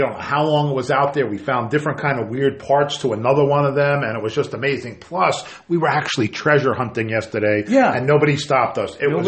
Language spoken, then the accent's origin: English; New Jersey, United States; Yeah, of course. I'm from Jersey. We always have to find garbage.